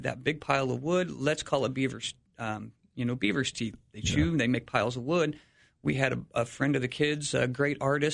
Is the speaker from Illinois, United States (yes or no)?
yes; Washington, Illinois, United States; No, I'm not. I was born and raised in Washington, Illinois, not far away.